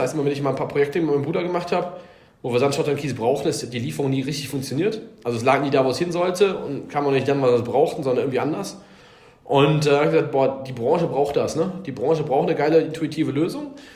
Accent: North Rhine-Westphalia, Germany; also born or lived in United States; Ich bin gebürtiger Ostwestfale. Also ich bin irgendwie hier aufgewachsen. Irgendwann mal mit 15 erstmal in die USA gegangen.

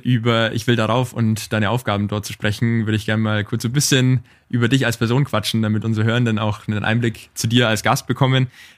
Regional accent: Nuremberg, Bavaria, Germany; ich komme ursprünglich aus Nürnberg, heißt Frankenjura war für mich auch mal so ein bisschen Home-Turf

